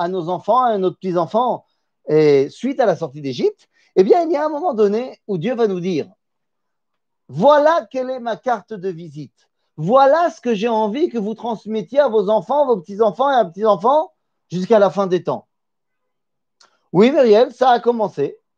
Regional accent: Metz, Grand Est, France; je ne viens pas de là-bas, je viens de Metz, a priori

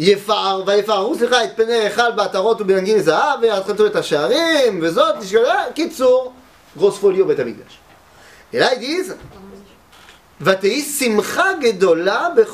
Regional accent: Metz, Grand Est, France; Bon, alors, je viens de Metz.

